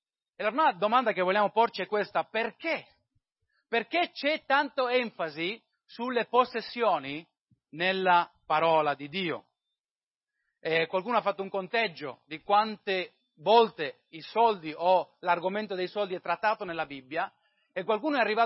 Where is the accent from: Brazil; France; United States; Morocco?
United States; È molto ironico, io vengo dall'America e sul biglietto americano cosa è scritto?